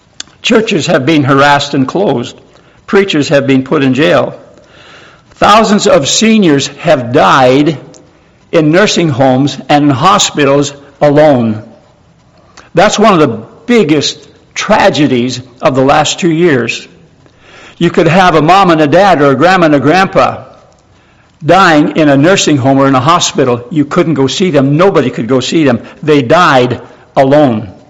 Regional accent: Canada; I'm a Canadian.

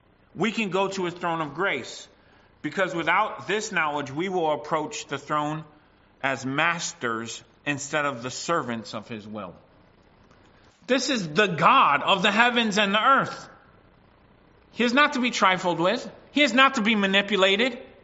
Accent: United States; Now, I grew up in America, so some days I would have a root beer float for breakfast, all right?

